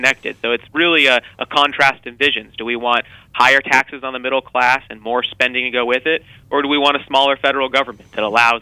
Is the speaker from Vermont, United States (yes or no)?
no; California, United States; I'm originally from California, and California is a great example of this.